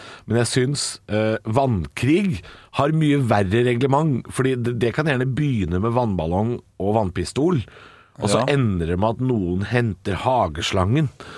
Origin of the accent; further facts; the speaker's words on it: Drammen, Buskerud, Norway; jeg må jo stå som drammenser, jeg må være på hans lag, altså.